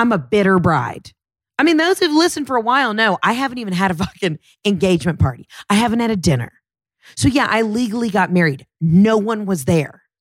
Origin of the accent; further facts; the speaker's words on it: New Hampshire, United States; now in Greenville, United States; calling you from Greenville, but you know I'm from New Hampshire.